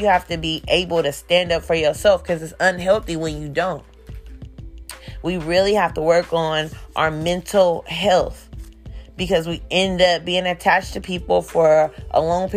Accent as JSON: {"language": "English", "town": "Oakland", "region": "California", "country": "United States", "said": "I'm like, I'm from Oakland. The options out in this motherfucker is scarce."}